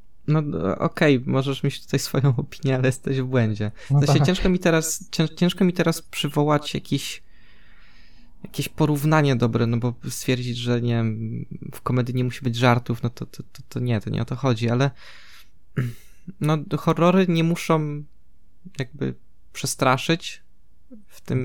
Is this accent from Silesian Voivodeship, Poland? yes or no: yes; Silesian Voivodeship, Poland; bo jestem spod Częstochowy, jakby tak tam moja rodzina mieszka